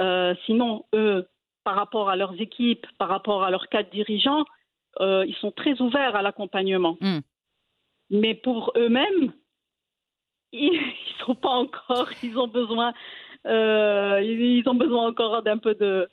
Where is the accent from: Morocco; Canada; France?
Morocco; Chez nous, au Maroc, c'est en train d'être assimilé.